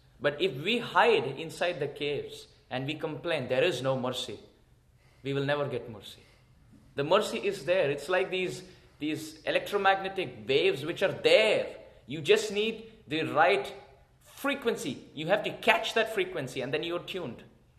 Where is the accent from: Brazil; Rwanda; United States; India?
India; I'm an Indian. I still complain.